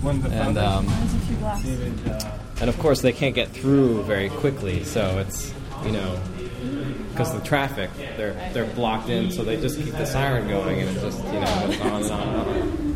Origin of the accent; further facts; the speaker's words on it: Connecticut, United States; I grew up in in Connecticut, but it was very much in the woods.